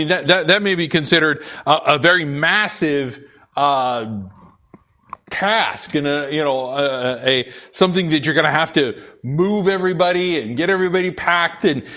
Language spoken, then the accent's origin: English; Boise, Idaho, United States; born there; also born or lived in Blackfoot; I was born in Boise, Idaho, but then we moved to, I think it was, what was the name? It was a little podunk town just right, kind of east of Boise.